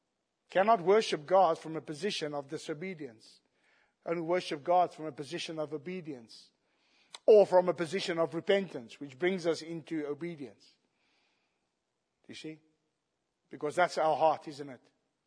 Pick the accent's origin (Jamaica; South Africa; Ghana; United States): South Africa; I'm South African.